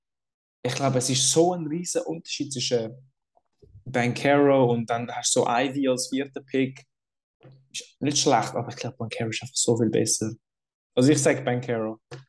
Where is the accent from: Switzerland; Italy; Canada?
Italy; German is a second language; wir haben klare Favorit als Italiener, müssen wir den Banker nehmen.